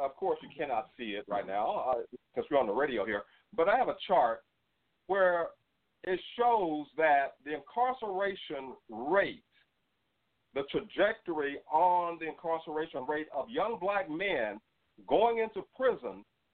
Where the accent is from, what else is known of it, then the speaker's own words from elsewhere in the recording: Arizona, United States; also born or lived in Pacific Northwest / California; You know, I'm from the Southwest, Arizona, the Pacific Northwest, California. I've lived in all those places, so I know the numbers and I've seen it personally.